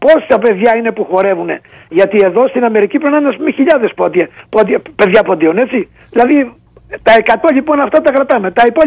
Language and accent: Greek; Greece; moved away; Αλλά πάμε καλά μόνο σε εμάς που ήρθαμε από την Ελλάδα και οι οποίοι κάθε μέρα αραιώνουμε, ξέρεις.